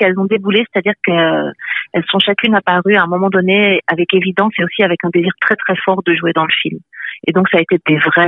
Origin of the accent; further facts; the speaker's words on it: France; moved away as an adult; now in Belgium; Ouais, en fait, moi je suis française qui vit en Belgique depuis 24 ans, donc c'est vrai que je connais les deux pays.